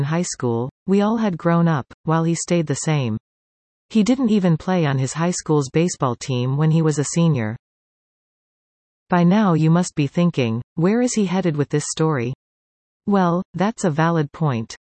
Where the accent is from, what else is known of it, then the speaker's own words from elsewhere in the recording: Pleasanton, California, United States; When I grew up in Pleasanton in the 1970s, I graduated from Amador in 1979.